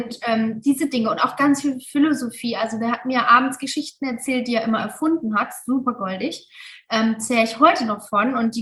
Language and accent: German; Mainz, Rhineland-Palatinate, Germany